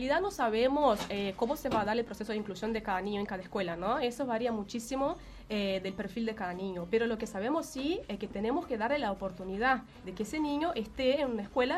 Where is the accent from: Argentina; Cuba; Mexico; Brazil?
Brazil; Spanish is a second language; moved away as an adult; now in Uruguay; en realidad yo soy brasileña, ¿no? Porque percibí por mi acento, y hace 4 años que estoy en Uruguay